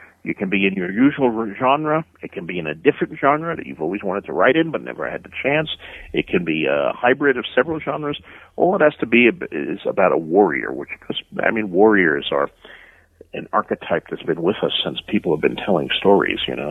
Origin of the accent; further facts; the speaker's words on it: Bayonne, New Jersey, United States; when I was growing up in Bayonne, New Jersey